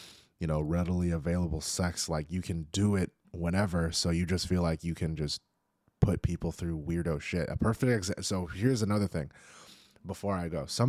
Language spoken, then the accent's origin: English; California, United States; I'm born and raised in California.